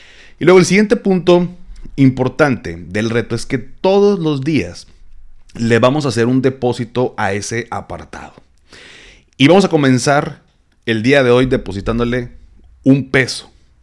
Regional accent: Mexico; uno como mexicano

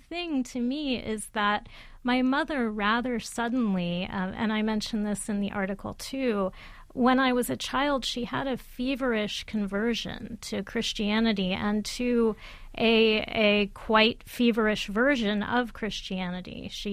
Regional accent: Miami, Florida, United States; And we were growing up in Miami, and our reality simply didn't map onto that.

